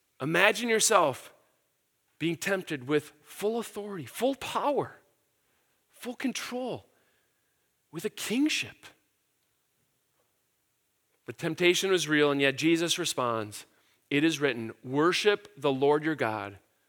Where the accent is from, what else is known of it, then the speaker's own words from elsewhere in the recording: Midwest, United States; And yet, as politely and directly as a Midwesterner can I confront you and just say, is that true of you, of us?